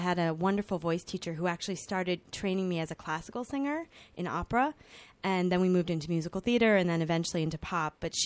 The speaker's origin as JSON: {"language": "English", "region": "New Jersey", "country": "United States", "said": "Yeah, I grew up loving, you know, to go into Manhattan. I'm from New Jersey. To go into Manhattan and watch all the shows."}